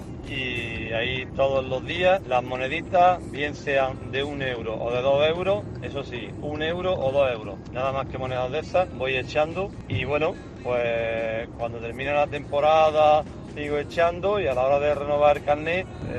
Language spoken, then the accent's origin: Spanish; Granada, Andalusia, Spain; soy de Granada